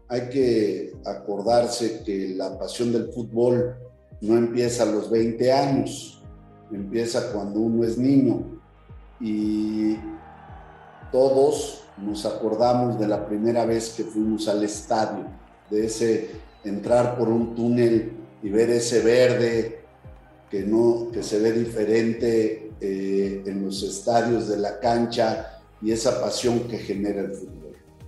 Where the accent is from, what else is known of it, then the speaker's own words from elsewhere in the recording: Mexico; que no ha sido nuestro fuerte en los últimos 30 años como mexicanos.